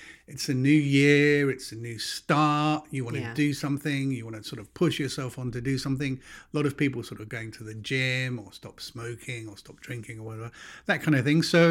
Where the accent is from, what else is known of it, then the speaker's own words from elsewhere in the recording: United Kingdom; I'm a Brit.